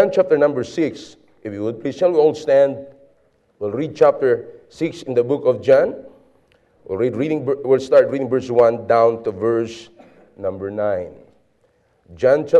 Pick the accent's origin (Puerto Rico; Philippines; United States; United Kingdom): Philippines; We are from the Philippines.